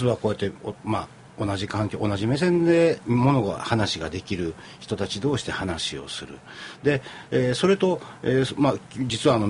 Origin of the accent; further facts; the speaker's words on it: Kyoto, Japan; これ、まあ、名前出してます京都新聞の、我々京都の人間が、